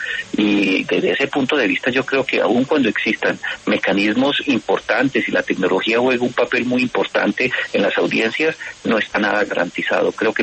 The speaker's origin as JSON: {"language": "Spanish", "country": "Colombia", "said": "Y también es un fracaso para nosotros como colombianos."}